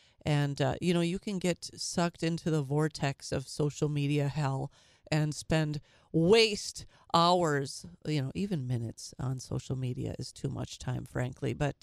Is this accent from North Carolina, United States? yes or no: no; Minnesota, United States; I talked yesterday about the Minneapolis Public Schools, my home state of Minnesota. I did not attend Minneapolis Public Schools. I actually attended private schools on the St. Paul side of the Mississippi River.